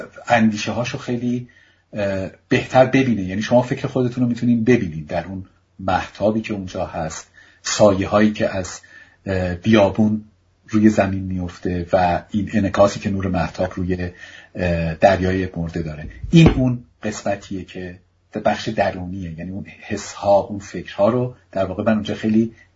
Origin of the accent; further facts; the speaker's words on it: Iran; now in Germany; از اونجایی که من خودم در آلمان زندگی میکنم